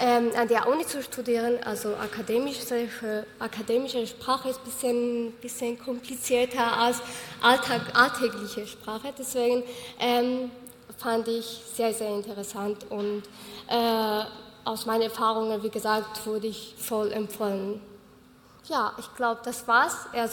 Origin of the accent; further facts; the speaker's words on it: Georgia; German is a second language; now in Hamburg, Germany; Also ich studiere Jura an der Uni Hamburg, habe ich 2018 angefangen und ich komme aus Georgien und bin seit 4 Jahren hier in Hamburg, in Deutschland allgemein.